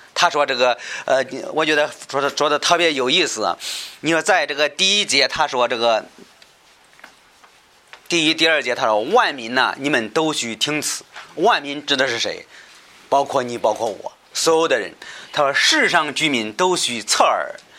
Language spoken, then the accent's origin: Chinese; China; 这个尤其我们中国人，只要提到这个钱这方面